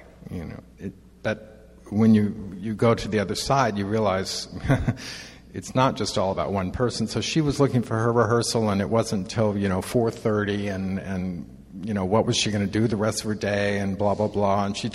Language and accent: English; San Francisco, California, United States; born there; I was born here in the Bay Area. My family's here. It's very important for me to be a part of this community.